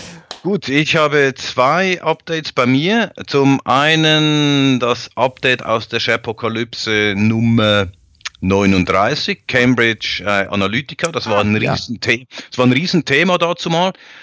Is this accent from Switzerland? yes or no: yes; Switzerland; Siehst du, wie ich als Schweizer diese europäische Sicht einnehme?